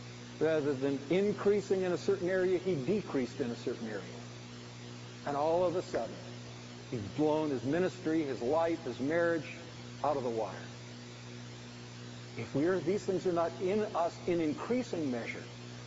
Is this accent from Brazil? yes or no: no; Canada; And as a Canadian, my thing would be, it's going pretty well.